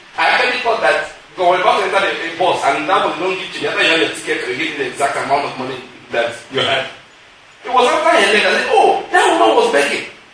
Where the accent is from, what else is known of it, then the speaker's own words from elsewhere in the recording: Owo, Ondo, Nigeria; now in Enugu, Nigeria; I'm from Ondo State. Alright? My father was born in Owo. I was also born in Owo. Alright? I married a woman from Delta State. And I live in Enugu State. And essentially my children were born here.